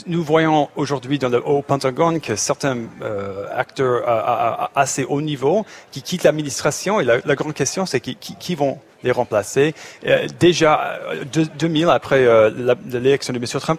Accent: Chicago, Illinois, United States; born there; French is a second language; je suis né à Chicago.

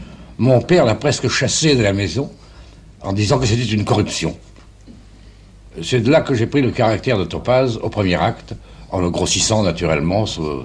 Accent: Aubagne, Provence-Alpes-Côte d'Azur, France; born there; je suis né à Aubagne, dans les Bouches-du-Rhône. C'est une très petite ville où mon père était instituteur.

